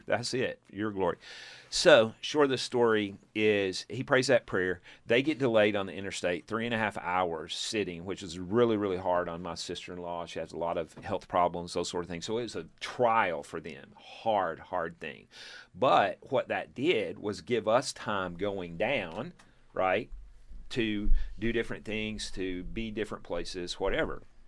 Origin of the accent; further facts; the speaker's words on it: Texas, United States; He's like, hey, I'm from Texas. And we start talking. We grew up in the same area.